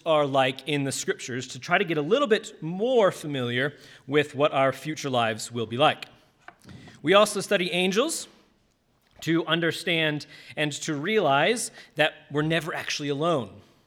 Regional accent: California, United States; This is my family here. We are from Southern California. We attend an ecclesia out there.

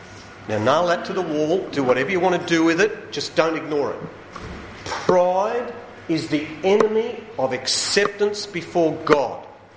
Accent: Sydney, New South Wales, Australia; I was born and raised in Sydney.

